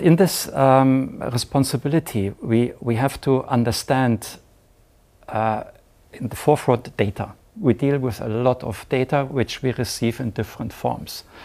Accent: Heidelberg, Baden-Württemberg, Germany; also born or lived in Istanbul, Turkey; my mother, she is from Istanbul, and I was born in Istanbul, but raised then in Heidelberg and in the region of Bari.

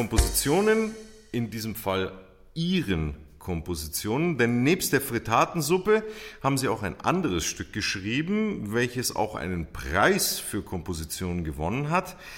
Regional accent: Italy; Na, ich als Italiener

